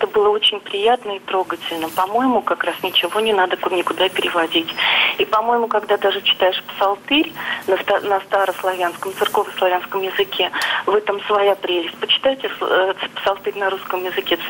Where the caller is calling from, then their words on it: Moscow Oblast, Russia; Я звоню вам из Московской области.